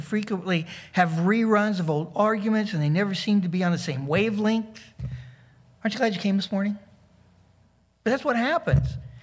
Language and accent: English; Talala, Oklahoma, United States; I grew up in Tallala